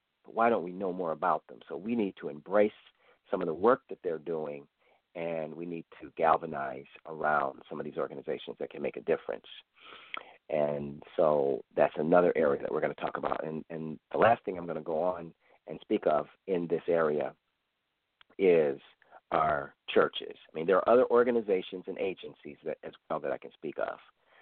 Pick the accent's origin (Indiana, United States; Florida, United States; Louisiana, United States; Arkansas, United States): Florida, United States; now in New York, United States; in Florida, my home state, Ohio, New York, my current state